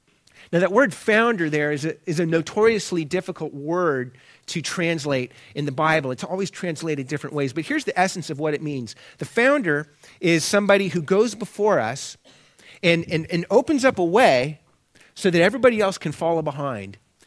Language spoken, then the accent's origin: English; Cleveland, Ohio, United States; born there; Cleveland, as a city, is a bit of an underdog. And I can say that because I was born in Cleveland.